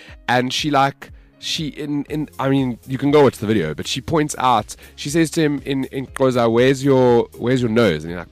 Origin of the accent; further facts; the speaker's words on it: South Africa; I can speak English, Afrikaans, a little bit of French, a little bit of German, but I want to get fluent in Zulu. I'm African, man. I'm from South Africa.